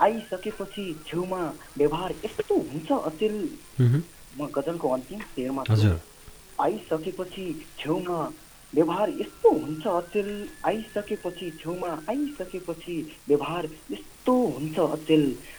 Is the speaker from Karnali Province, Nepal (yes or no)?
yes; Panchapuri, Karnali Province, Nepal; now in Birendranagar, Nepal; म पश्चिम पञ्चपुरी 10 को मान्छे … हाल चाहिँ वीरेन्द्रनगरबाट।